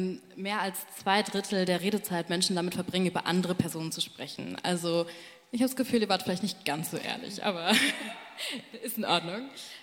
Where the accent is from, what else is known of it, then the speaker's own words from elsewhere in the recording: Berlin, Germany; wir sind zum Beispiel auch in Berlin aufgewachsen. Wir haben Migrationsgeschichte aus Pakistan und sind mit der pakistanisch-muslimischen Community dort vor Ort aufgewachsen.